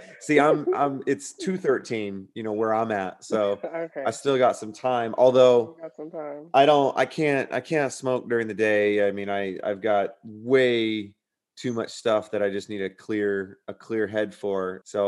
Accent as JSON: {"language": "English", "region": "Texas", "country": "United States", "tie": "born there", "said": "I was probably there for 3 months as an infant, but still I was born in Texas."}